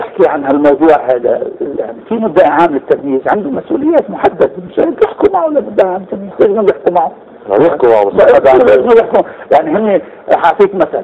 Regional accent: Lebanon; انه سوريا ظلت تتعنى لنا كلبنانيين انه هاي المحكمه هي اداه لتغيير النظام

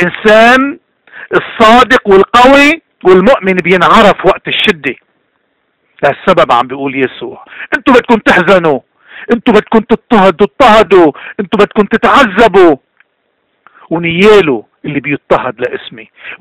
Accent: Lebanon; نحن كلبنانية

